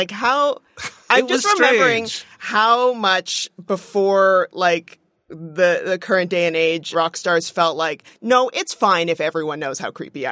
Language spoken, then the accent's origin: English; Nova Scotia, Canada; Oh, I'm from Nova Scotia. I know lots.